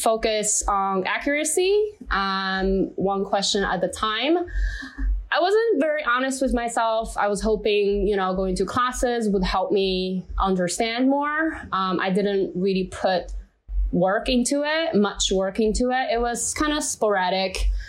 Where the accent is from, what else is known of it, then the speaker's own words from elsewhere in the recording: China; English is a second language; moved away as an adult; now in United States; So because in China, I'm from China. We just didn't really speak English at all.